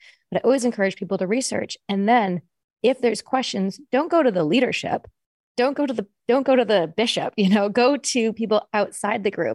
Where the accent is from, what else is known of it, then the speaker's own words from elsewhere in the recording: Canada; Yeah. I'm Canadian.